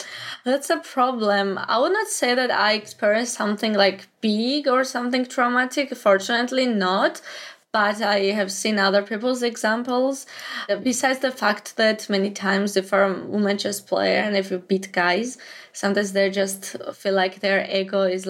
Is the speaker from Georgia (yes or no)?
yes; Georgia; from Georgia. I'm 22 years old and I am a woman FIDE master.